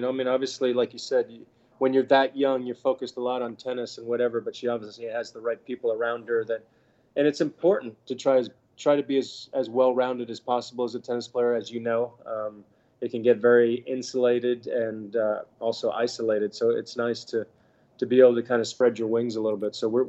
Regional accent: Bahamas; And my dad's from the Bahamas originally.

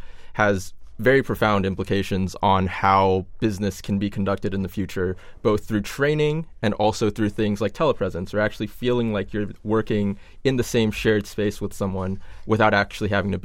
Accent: California, United States; Yeah, so I'm originally from California, and my fiance Ada lives there right now.

